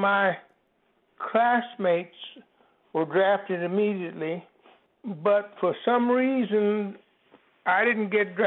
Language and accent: English; Oklahoma, United States; Well, Oklahoma was Southwest, but it was typically Southern in its culture. So we had all of the disadvantages of all Southern states. I walked past white schools to get to my school.